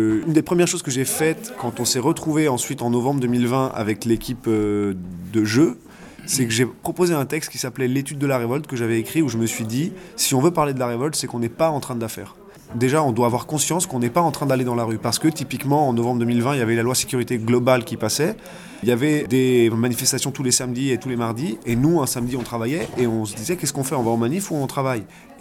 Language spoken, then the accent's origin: French; Italy; Mais moi, j'ai grandi en Italie